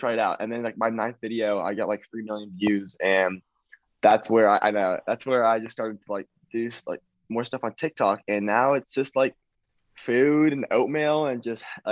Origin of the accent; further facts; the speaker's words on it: Nashville, Tennessee, United States; I am from Nashville, Tennessee. I am 18 years old